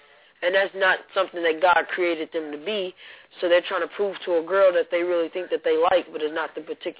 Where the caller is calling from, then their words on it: Nashville, Tennessee, United States; How you doing? I'm calling from Nashville, Tennessee.